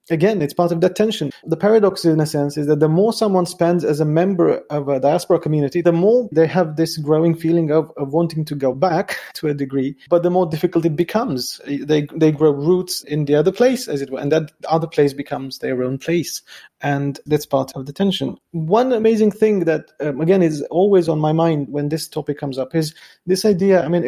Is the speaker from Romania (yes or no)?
yes; Romania; English is a second language; Well, every time I go back to Romania, to my hometown, for example, it only takes me about half an hour or an hour to get over the longing or the yearning